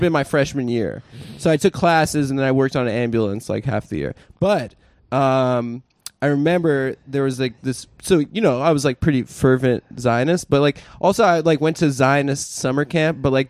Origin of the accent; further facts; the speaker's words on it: Nevada, United States; There's a little overlap, but I'm from Nevada, so they set everyone up with our Congress people